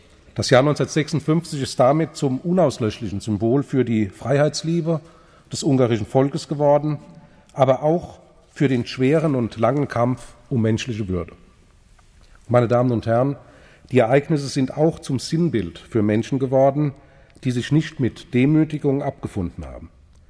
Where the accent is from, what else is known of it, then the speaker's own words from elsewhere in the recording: Frankfurt, Hesse, Germany; Ich bin zwar in Frankfurt-Sachsenhausen geboren und aufgewachsen, aber ich habe nur zwei Semester